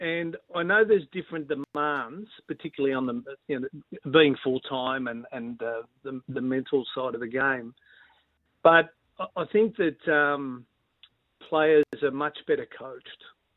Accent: Shepparton, Victoria, Australia; Well, I come from Shepparton

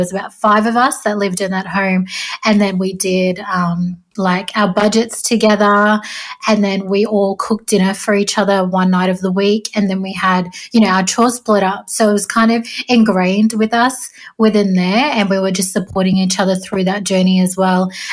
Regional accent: New South Wales, Australia; proud Jarrawal Waka Waka and Willy Willy woman from southeast Queensland, and I grew up in Western Sydney down on Dari country.

